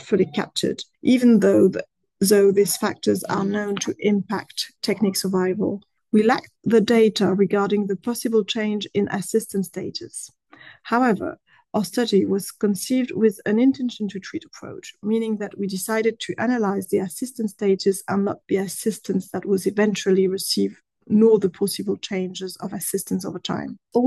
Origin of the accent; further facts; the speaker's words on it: Caen, Normandy, France; from France in Caen.